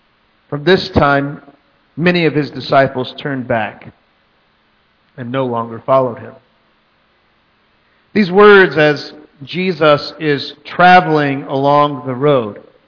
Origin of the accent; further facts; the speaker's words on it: Texas, United States; some of you know I'm from Texas